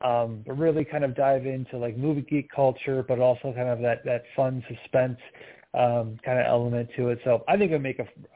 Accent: Midwest, United States; also born or lived in New York; And that just comes from me, you know, growing up in the Midwest, but going to school in New York, living out there for a while

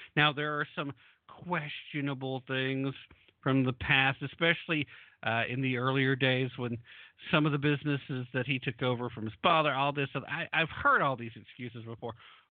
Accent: Tennessee, United States; what's that mean to me? That means I'm going back to Tennessee.

